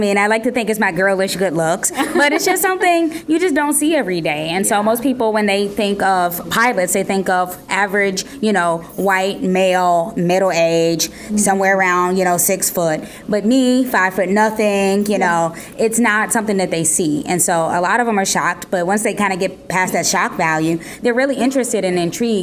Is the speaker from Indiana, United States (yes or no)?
no; Cincinnati, Ohio, United States; I'm born and raised in Cincinnati, Ohio, and I knew that I would be able to come back home and get a good job.